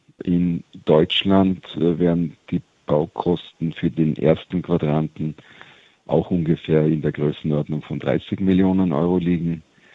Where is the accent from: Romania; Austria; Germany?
Austria; Also wir als Österreicher, für uns ist es die zweitgrößte Stadt Graz